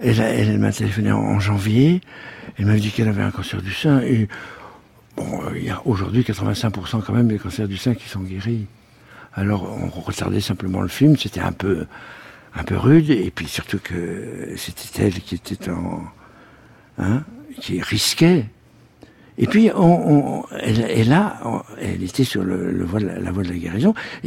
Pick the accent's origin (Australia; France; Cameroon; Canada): France; Vendôme, Centre-Val de Loire; Je suis passé par ma ville natale, Vendôme.